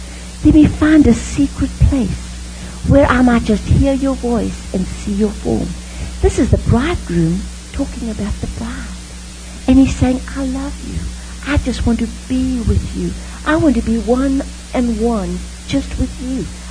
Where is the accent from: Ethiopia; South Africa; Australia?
South Africa; You know, I grew up in South Africa. That's why I speak a little differently. And we speak two languages in South Africa.